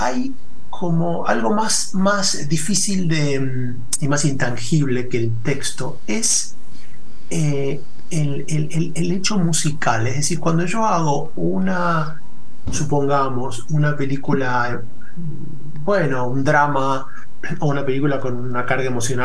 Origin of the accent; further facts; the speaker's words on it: Argentina; now in Madrid, Spain; yo me fui muy jovencito de la Argentina en el 95, estaba tratando de acordarme, y entonces bueno, di muchísimas vueltas por Estados Unidos, por Bélgica, por Francia, y terminé poniendo base en Madrid.